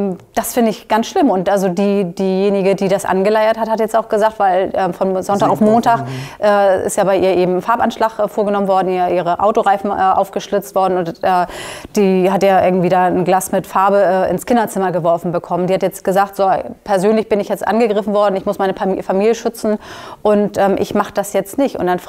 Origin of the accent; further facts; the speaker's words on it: Hamburg, Germany; meine Heimatstadt ist Hamburg